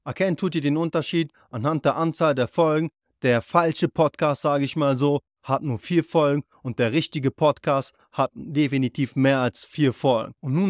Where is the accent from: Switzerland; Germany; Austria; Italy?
Germany; Berlin; aber nix gegen Deutsche, Mann, ich bin ja selber aus Deutschland, aber yo, Wir Deutsche mögen es nicht, wenn du so typisch deutsch bist, Alter. Geht gar nicht klar so. Ich sehe mich sowieso nicht als Deutscher so, ich sehe mich als Berliner